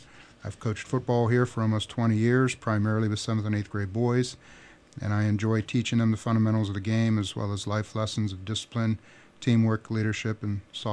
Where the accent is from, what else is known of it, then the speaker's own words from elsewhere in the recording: Franklin, Pennsylvania, United States; Well, I was born and raised in Franklin, Pennsylvania.